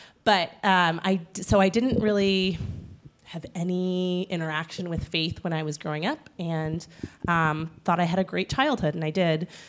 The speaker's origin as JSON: {"language": "English", "region": "New Jersey", "country": "United States", "said": "I am from New Jersey."}